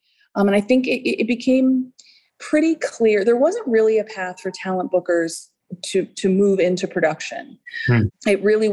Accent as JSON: {"language": "English", "region": "Saint Croix", "country": "U.S. Virgin Islands", "tie": "born or raised there", "also_born_or_lived": "England / Florida", "said": "I was born in Florida, but then I was raised, my mom remarried an English gentleman when I was really young. So I was raised primarily between St. Croix and England."}